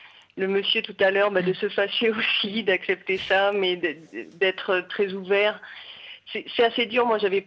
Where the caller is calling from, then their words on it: Bordeaux, Nouvelle-Aquitaine, France; Voilà, je suis française